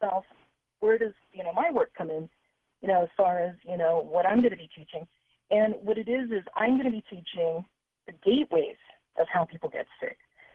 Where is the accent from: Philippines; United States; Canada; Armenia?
Philippines; And also growing up in the Philippines, my mother was friends with a faith healer who used to do something similar.